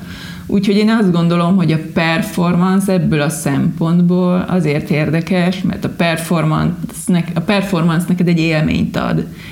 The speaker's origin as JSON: {"language": "Hungarian", "town": "Solt", "region": "Bács-Kiskun", "country": "Hungary", "tie": "born there", "said": "szülőfalunkban, Solton"}